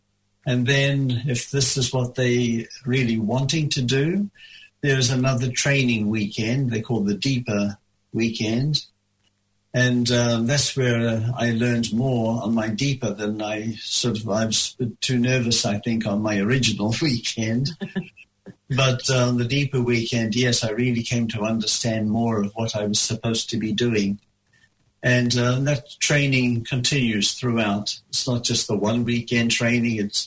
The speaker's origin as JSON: {"language": "English", "country": "New Zealand", "also_born_or_lived": "United States", "moved": "yes", "said": "Yeah, I came back in time to spend time with my mum, which was fantastic. I buried Dad before I went to the United States, and I buried Mum after coming back from the States."}